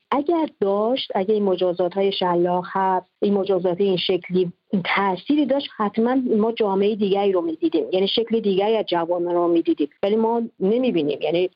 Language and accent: Persian; Iran; همه ما کسانی که در ایران زندگی کردیم، در اون به دنیا اومدیم، بزرگ شدیم